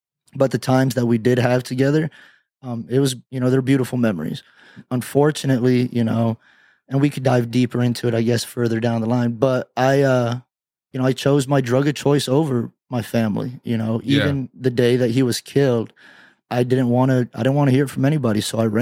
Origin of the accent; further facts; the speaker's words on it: Tucson, Arizona, United States; I am. Born and raised in Tucson.